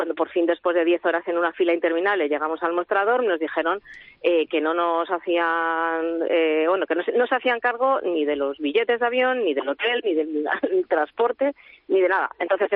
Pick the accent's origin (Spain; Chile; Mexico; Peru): Spain; Madrid, Community of Madrid; Sí, somos de Madrid.